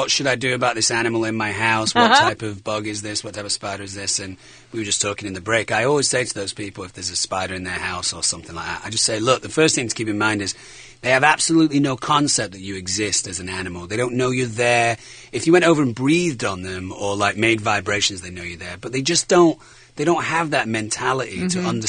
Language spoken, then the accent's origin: English; Manchester, North West England, United Kingdom; I'm from Manchester.